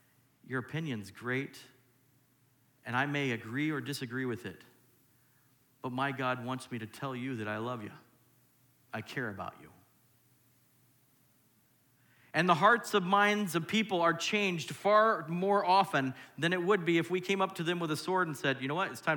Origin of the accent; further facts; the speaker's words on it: Oregon, United States; I come from Oregon.